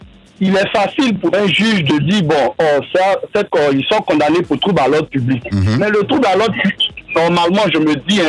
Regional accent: Côte d’Ivoire; Nous sommes des habitants, nous sommes des Ivoiriens.

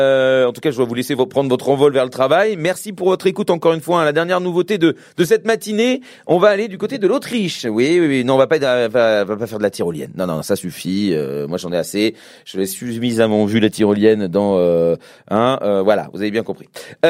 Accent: East, France; Non, bah, je suis de l'Est, hein, donc...

